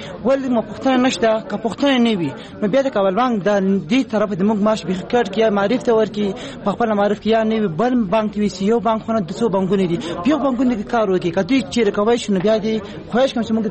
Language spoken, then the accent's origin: Pashto; Paktia, Afghanistan; زه باید ولیم د پکتیا ولایت اوسیدونکی یم، د مرکز ګردیز د تجربې لسې استاد یم.